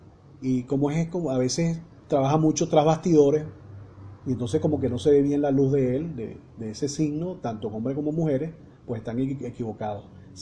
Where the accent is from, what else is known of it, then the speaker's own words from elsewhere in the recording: Caracas, Capital District, Venezuela; no solamente lo digo yo como venezolano y como caraqueño